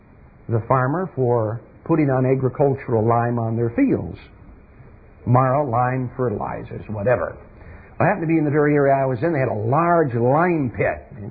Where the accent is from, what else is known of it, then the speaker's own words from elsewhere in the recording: Michigan, United States; I came from Michigan. And I lived in a rural area for a while.